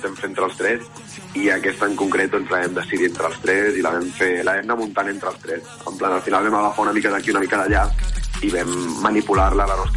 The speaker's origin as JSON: {"language": "Catalan", "region": "Catalonia", "country": "Spain", "said": "els tres parlem català i els tres som catalans perquè els tres som de poble"}